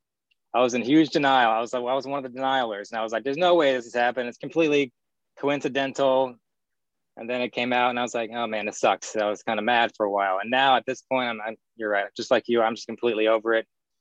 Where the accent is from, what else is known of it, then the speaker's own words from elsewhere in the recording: Houston, Texas, United States; I am from Houston, Northwest Houston. Went to Cypress Creek High School.